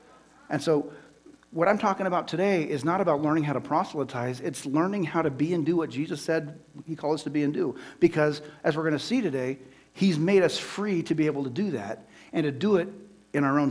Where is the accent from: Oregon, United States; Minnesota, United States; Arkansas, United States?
Minnesota, United States; Golden Valley; This is a city boy, born and raised in South Golden Valley, who had never been around chickens.